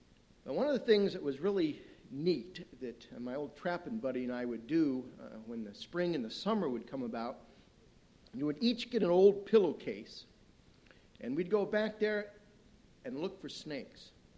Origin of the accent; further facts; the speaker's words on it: Ohio, United States; I'm an Ohioan. I'm a Buckeye boy. And back there in Ohio, I grew up almost on the Sandusky River.